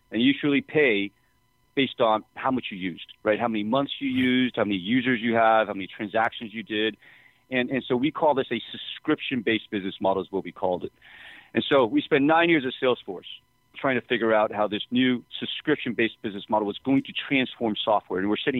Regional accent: New York, United States; When I used to be growing up in New York, people didn't really understand the technology industry.

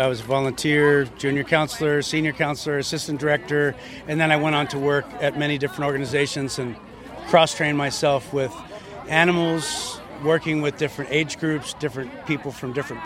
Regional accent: Darien, Connecticut, United States; I grew up in Connecticut. I grew up in Darien, Connecticut.

